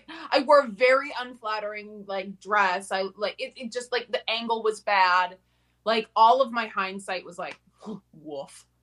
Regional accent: Portland, Maine, United States; I'm from Portland, Maine, and I'm reading for the role of Nia.

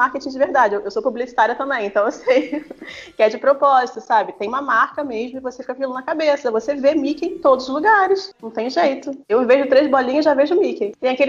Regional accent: Brazil; now in United States; mostrando que eu sou brasileira, que eu tô aqui para ajudar vocês.

